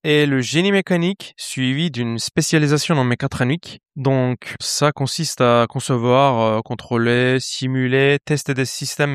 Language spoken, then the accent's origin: French; Istanbul, Turkey; moved away as an adult; now in Lyon, France; Je viens de la Turquie, Istanbul.